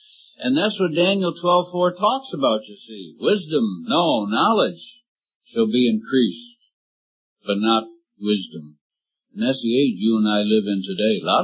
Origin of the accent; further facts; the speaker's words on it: Scotland, United Kingdom; born there; being a Scotsman by birth, I was very conscious of wasted money